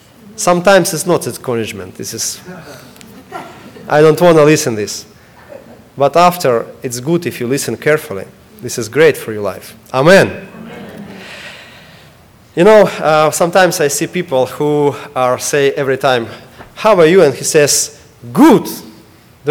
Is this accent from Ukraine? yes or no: yes; Ukraine; English is a second language; now in United States; So when we need to move to United States from Ukraine